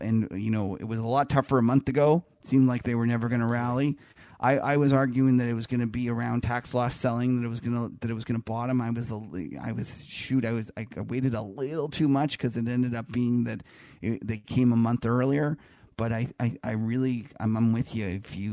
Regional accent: Canada; as a Canadian

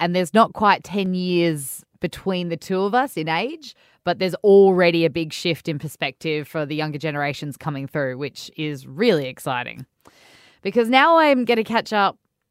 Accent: Perth, Western Australia, Australia; I grew up in Perth

